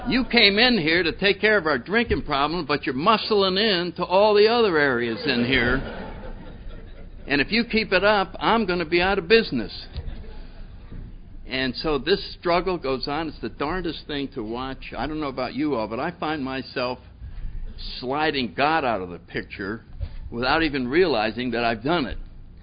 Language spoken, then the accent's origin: English; New Haven, Connecticut, United States; I grew up in New Haven, Connecticut.